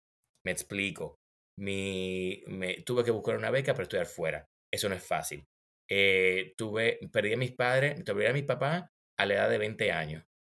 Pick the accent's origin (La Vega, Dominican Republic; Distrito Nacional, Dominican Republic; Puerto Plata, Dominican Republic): Distrito Nacional, Dominican Republic; Santo Domingo; Yo soy dominicano, crecí en Santo Domingo y siempre fui buen estudiante.